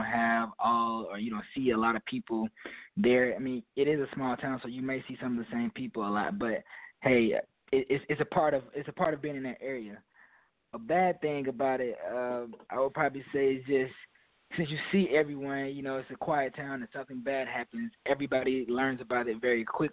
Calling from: San Antonio, Texas, United States; Texas. I'm in Texas right now.

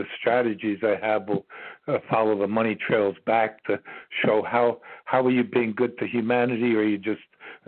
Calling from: Virginia, United States; I'm calling you from Virginia.

